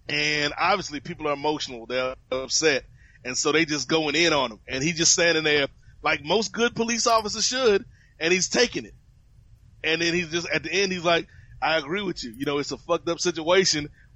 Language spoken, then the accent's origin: English; Virginia, United States; Because when I was younger, growing up in Virginia, it was certainly much more of a red state.